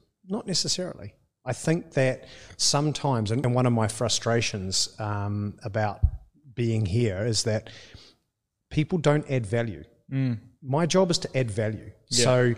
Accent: New Zealand; Today I was very proud as a New Zealander that we won the America's Cup.

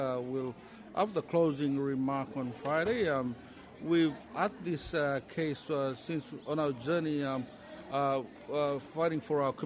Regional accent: Queensland, Australia; also from Top Western, Gudamalungal Nation, located in the Torres Strait western area, 5 kilometers off the coast of Papua New Guinea.

